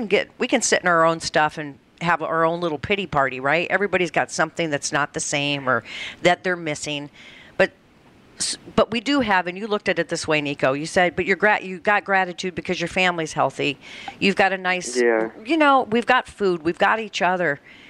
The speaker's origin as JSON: {"language": "English", "region": "Colorado", "country": "United States", "tie": "born or raised there", "said": "I grew up in Colorado and you could."}